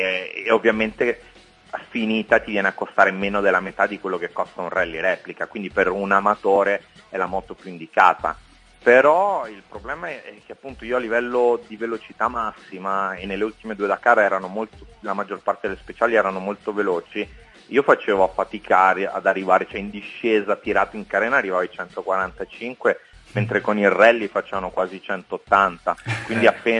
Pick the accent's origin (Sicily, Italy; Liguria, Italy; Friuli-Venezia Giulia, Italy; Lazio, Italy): Lazio, Italy; Rome; sarà che io sono cresciuto a Roma, quindi a livello del mare